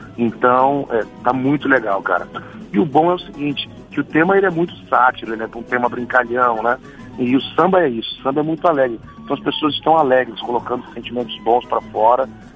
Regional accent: São Paulo, Brazil; e sou paulistano, né? Então, já desde criança frequento samba de São Paulo aqui

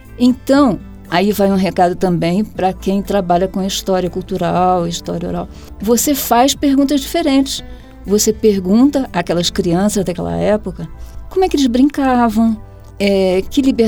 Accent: Rio de Janeiro, Brazil; also born or lived in Belém; eu cresci, na verdade, no Rio de Janeiro. Eu fui nascida em Belém, do Pará, mas muito cedo fui para o Rio e vivi entre mudancistas.

